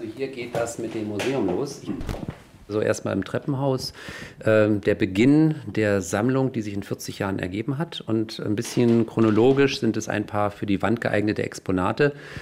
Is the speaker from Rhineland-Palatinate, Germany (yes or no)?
no; Schwerin, Mecklenburg-Vorpommern, Germany; auch in meiner Heimatstadt Schwerin durchführte